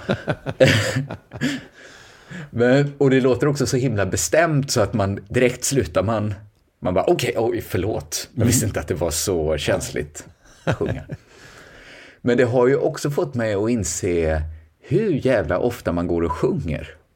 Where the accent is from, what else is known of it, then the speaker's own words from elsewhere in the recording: Västra Götaland County, Sweden; accent: Västgötska; Så jag kommer ju kanske ha det lilla, få den liksom lilla roligheten då att mina barn pratar stockholm. Jag tycker inte de pratar någon dialekt egentligen. Men jag är rätt säker på att de inte kommer prata västgötska.